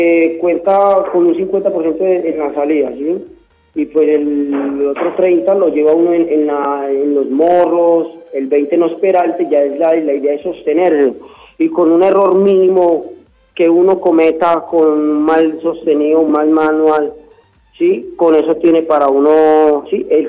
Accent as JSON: {"language": "Spanish", "town": "Chigorodó", "region": "Antioquia", "country": "Colombia", "said": "No, pues yo soy de Chigorodó, Antioquia, en Urabá"}